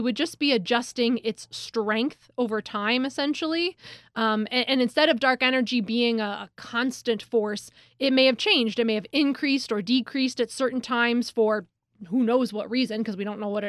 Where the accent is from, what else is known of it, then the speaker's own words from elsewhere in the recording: Rochester, New York, United States; I grew up in the Rochester area